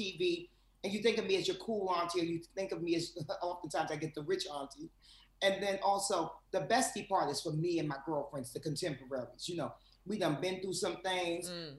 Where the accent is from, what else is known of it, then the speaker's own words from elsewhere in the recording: Harlem, New York, United States; I would tell them Harlem, not Manhattan. You know what I mean? I would tell them Harlem.